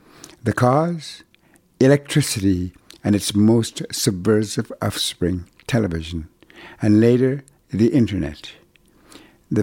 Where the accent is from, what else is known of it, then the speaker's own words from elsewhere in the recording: Brochet, Manitoba, Canada; first language Cree; English is a second language; Fortunately for me, electricity didn't arrive in my hometown of Old Brochet until the summer of 1973, when I was 21. Too late for me to lose my language, which is how and why my Cree survived unscathed.